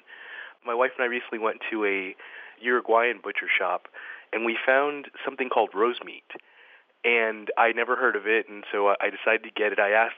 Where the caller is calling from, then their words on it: Miami Beach, Florida, United States; Miami Beach, Florida.